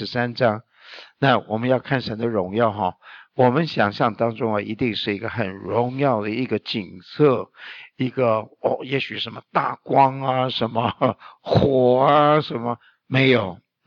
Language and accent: Chinese; China; 我们中国人古人说到神，他不是用神，他用天